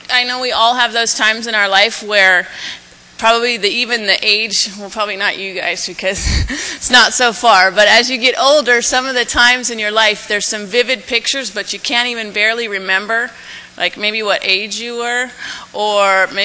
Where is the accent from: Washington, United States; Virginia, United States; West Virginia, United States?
Washington, United States; White Center; born there; I was born in White Center, which is the other side of the tracks for many